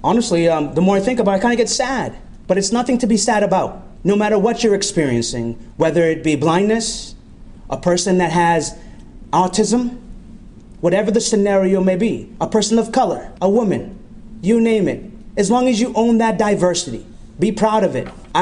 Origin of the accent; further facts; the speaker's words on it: Somerville, Massachusetts, United States; So I'm an individual who lost my vision when I was about 16 years old, born and raised in Somerville, Massachusetts, grew up in the public school systems